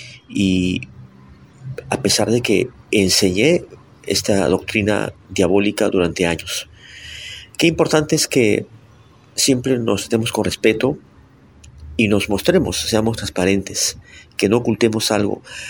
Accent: Lima, Peru; nací en el departamento de Lima, soy limeño, soy peruano, tengo 53 años

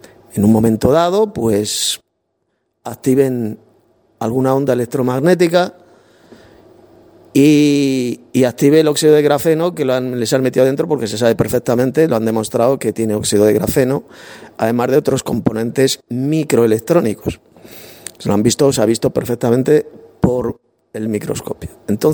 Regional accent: Madrid, Community of Madrid, Spain; soy de Madrid, aquí de España.

